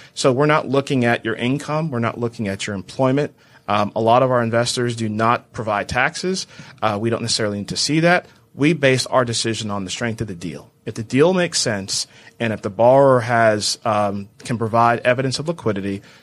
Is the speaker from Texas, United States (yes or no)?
yes; Houston, Texas, United States; I'm originally from Houston